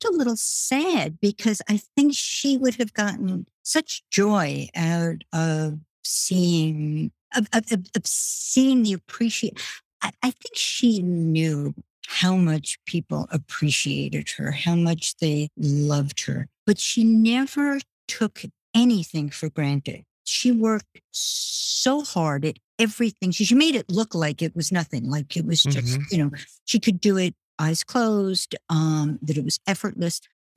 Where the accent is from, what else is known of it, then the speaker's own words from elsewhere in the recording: Brooklyn, New York, United States; So I grew up in Brooklyn.